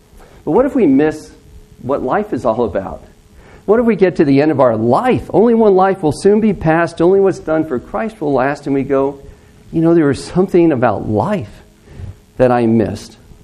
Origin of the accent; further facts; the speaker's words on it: Augusta, Georgia, United States; I'm a doctor from America. There is a doctor in, I'm from Augusta, Georgia.